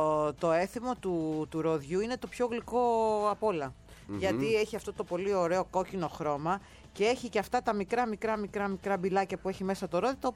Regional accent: Karditsa, Thessaly, Greece; επειδή είμαι από την Καρδίτσα, γι' αυτό τα ξέρω αυτά

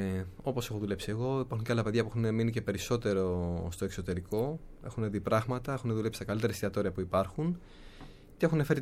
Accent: Athens, Attica, Greece; όταν μαθαίνω ότι είμαι από Αθήνα, μου λένε φοβερή πόλη.

